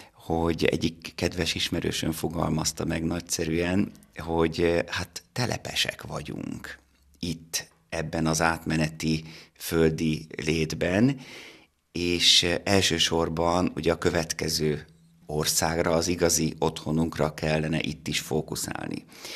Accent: Vác, Pest, Hungary; also born or lived in abroad; Ugye Vácot születtem, tehát ezt nehéz megváltoztatni, és ezért alapvetően egyfajta kötődésem van Váchoz. A későbbiekben pedig, ugye nagyon sokat éltem külföldön, úgy döntöttem, immár szabad akaratomból, hogy Vácot fogok élni is.

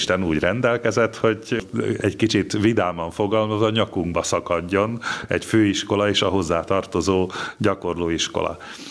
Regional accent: Budapest, Hungary; born there; Ugye budai születésű vagyok

